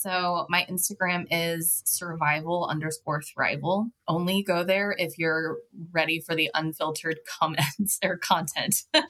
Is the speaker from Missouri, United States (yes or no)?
yes; St. Louis, Missouri, United States; I'm from St. Louis, Missouri.